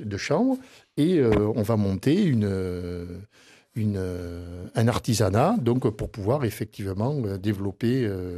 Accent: Bergerac, Nouvelle-Aquitaine, France; quand j'étais gamin, à l'école à Bergerac

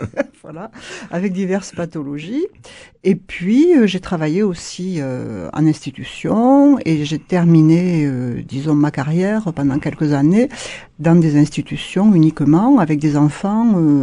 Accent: Agen, Occitanie, France; also born or lived in Toulouse; D'Agen même, voilà. Voilà. D'où mon accent, peut-être.

